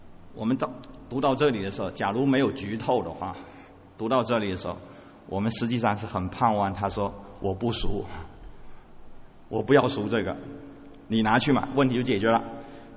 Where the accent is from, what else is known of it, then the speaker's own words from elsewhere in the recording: China; 今天我们在我们中国人里面，甚至在教会里面，我想没有几个儿媳妇会像俄尔巴那样子啊！